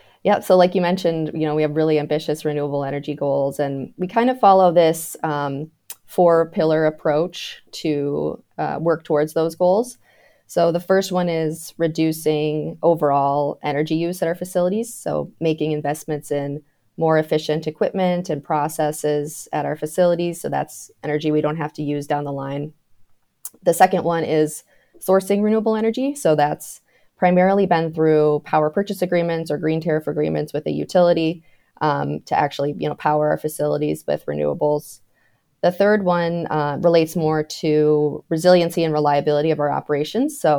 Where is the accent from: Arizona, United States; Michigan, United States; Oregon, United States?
Michigan, United States; I grew up in Michigan. My background is in environmental engineering.